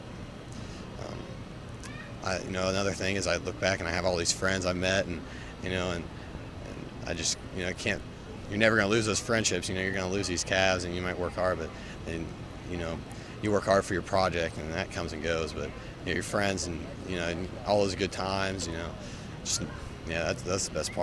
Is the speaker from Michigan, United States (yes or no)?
no; Hope, Indiana, United States; I'm from Hope, Indiana, and it's my 10th year.